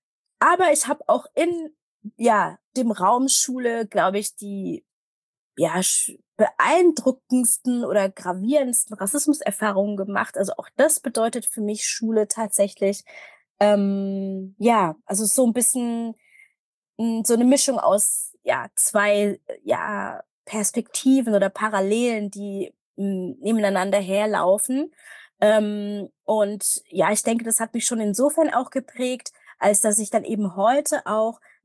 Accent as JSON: {"language": "German", "region": "Berlin", "country": "Germany", "said": "Ja, ich komme aus Berlin oder lebe in Berlin."}